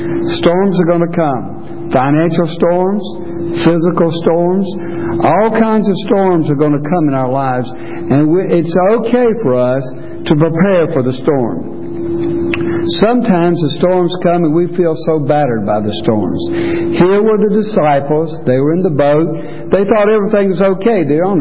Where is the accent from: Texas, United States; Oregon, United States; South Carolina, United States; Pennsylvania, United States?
South Carolina, United States; Taylors; When I was growing up, I grew up in Taylor's.